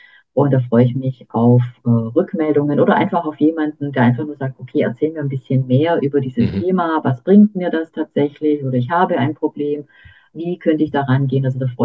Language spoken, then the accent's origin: German; Germany; also born or lived in Slovenia; ich bin ja eigentlich in Deutschland aufgewachsen